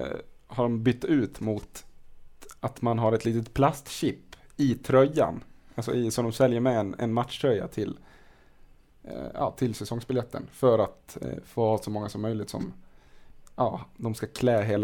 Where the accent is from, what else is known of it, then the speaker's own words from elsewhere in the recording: Dalarna County, Sweden; Jag kommer från Dalarna och då ska det fan låta på motorerna.